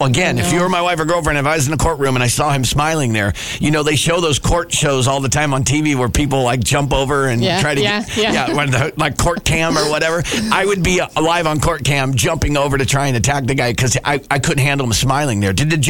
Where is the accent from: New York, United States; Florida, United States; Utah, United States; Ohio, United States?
Utah, United States; Salt Lake City; I'm from Salt Lake City. I'm from with the big Cottonwood Canyon one.